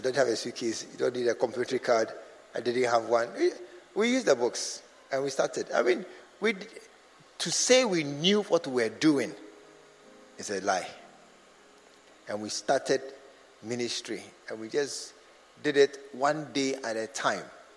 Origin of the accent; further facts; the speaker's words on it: Kumasi, Ashanti, Ghana; I grew up in Kumasi. I'm a Kumasi boy, and this is my life. My guys are all here. This is my area.